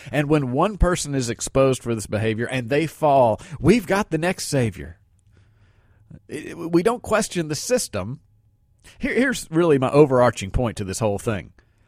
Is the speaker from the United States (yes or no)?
yes; United States; As an American people, we're supposed to be very independent, very self-sufficient. We've got a system of freedom here.